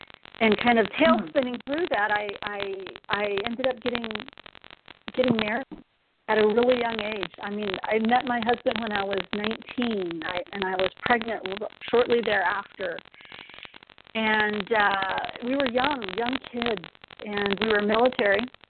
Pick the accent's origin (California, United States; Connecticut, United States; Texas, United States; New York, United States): Texas, United States; I'm originally from Texas. I am the only girl in a family of men. I have five older brothers. I'm from a very traditional Hispanic family